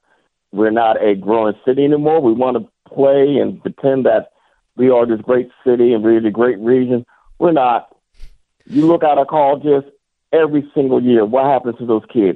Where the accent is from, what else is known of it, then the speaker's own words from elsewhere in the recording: Pittsburgh, Pennsylvania, United States; And I, you know, born and raised in Pittsburgh, but yeah. Pittsburghers are hard-headed.